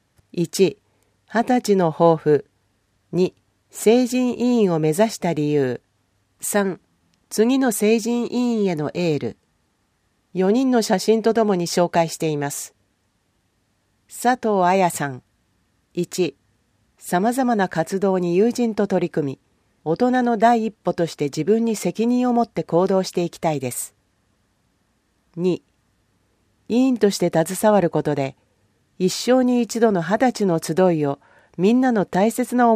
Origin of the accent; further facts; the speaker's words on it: Chiyoda, Tokyo, Japan; 生まれ育った千代田区のために貢献したいと思う気持ち